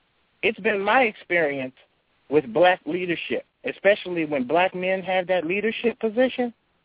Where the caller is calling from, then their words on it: Louisiana, United States; I'm calling from Louisiana.